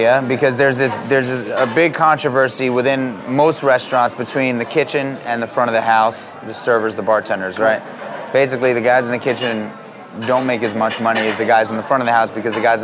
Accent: New York City, New York, United States; I was 13, 14 years old growing up in New York City, and there's a lot of people around here

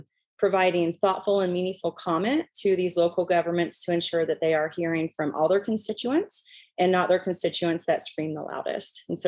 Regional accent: Indiana, United States; moved away as an adult; also born or lived in Wyoming; I grew up in Indiana as a farm girl.

